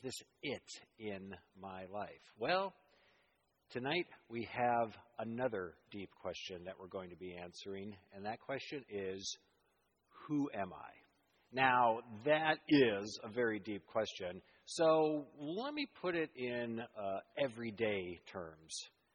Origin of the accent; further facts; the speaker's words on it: United States; I'm an American citizen.